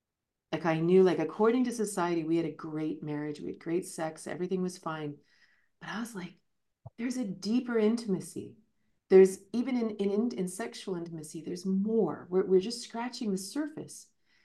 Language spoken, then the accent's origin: English; Toronto, Ontario, Canada; I grew up in Toronto and I went to University of Waterloo.